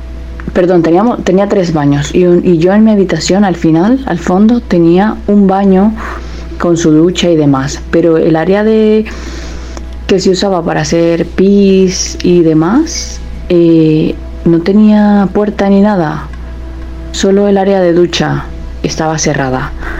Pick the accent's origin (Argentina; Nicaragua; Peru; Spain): Nicaragua; el relato que les voy a contar me sucedió en mi país, Nicaragua